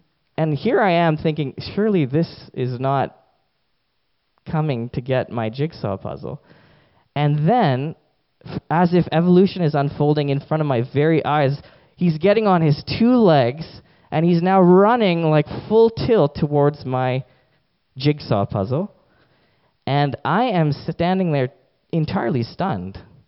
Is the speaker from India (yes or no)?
yes; Delhi, India; born there; I was born in Delhi, and so that's where I go to visit my extended family.